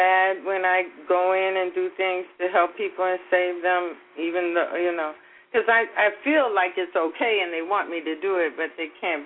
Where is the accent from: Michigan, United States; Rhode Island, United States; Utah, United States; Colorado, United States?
Michigan, United States; Detroit; I'm from Detroit.